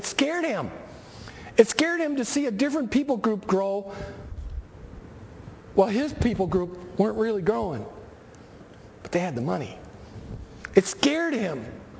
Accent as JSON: {"language": "English", "country": "United States", "tie": "born or raised there", "said": "I can say growing up in America, I always yearned to go be with my people."}